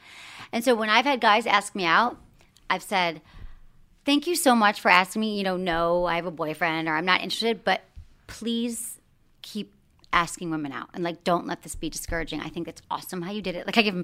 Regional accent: Midwest, United States; I'm from the Midwest.

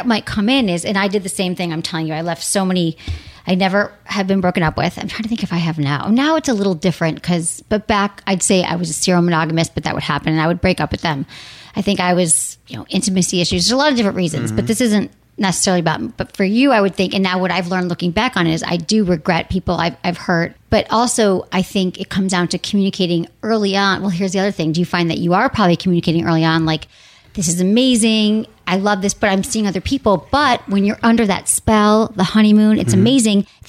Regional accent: Midwest, United States; Like, I mean, I'm from the Midwest.

